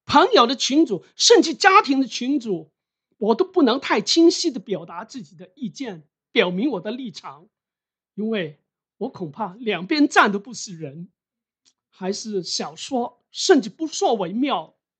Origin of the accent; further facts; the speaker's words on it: Hong Kong; now in Canada; 我在香港成长。然后移民加拿大快30年了，期间我差不多每年都回香港，也有一段很长的时间我是在中国工作的，我有工作在那个国内，也差不多10多年的时间是经常在国内工作的，所以对两个地方我都非常熟悉。